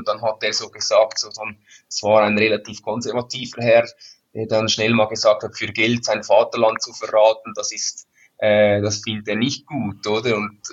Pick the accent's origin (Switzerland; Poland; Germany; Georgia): Switzerland; ich bin ein stolzer Schweizer